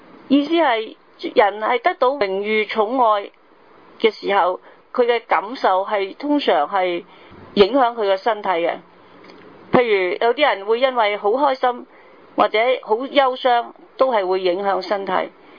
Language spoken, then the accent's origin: Cantonese; Hong Kong; 今日我哋值得庆幸嘅就係我哋香港人好多都冇佢嗰种受到羞辱并且好愤怒嘅感觉